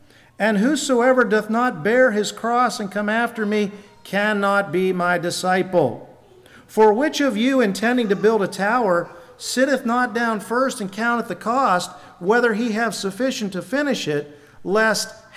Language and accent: English; Hollidaysburg, Pennsylvania, United States; That's kind of my home area where I would have grown up. I grew up in Hollidaysburg.